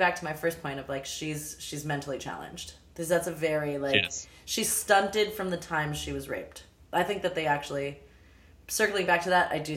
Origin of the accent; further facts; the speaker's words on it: Los Angeles, California, United States; And I was like, I'm from Los Angeles.